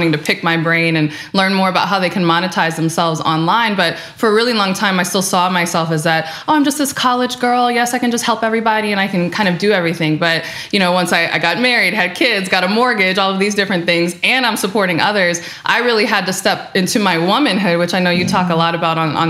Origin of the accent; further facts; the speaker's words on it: Detroit, Michigan, United States; I grew up in the Metro Detroit area, the Motor City.